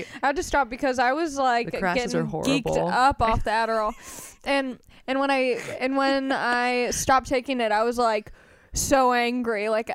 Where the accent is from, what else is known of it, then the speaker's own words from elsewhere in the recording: Long Beach, California, United States; Like, I'm from Long Beach, so it's like